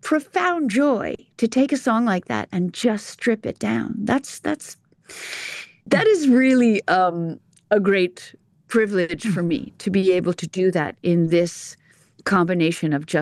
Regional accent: East Coast, United States; and I grew up on the East Coast.

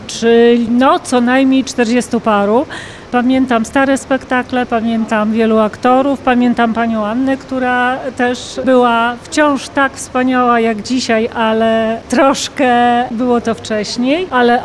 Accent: Lublin, Lublin Voivodeship, Poland; Jestem lublinianką, jestem już w takim wieku, że Teatr Sterwy towarzyszy mi od wielu, wielu lat, czyli no co najmniej 40 paru.

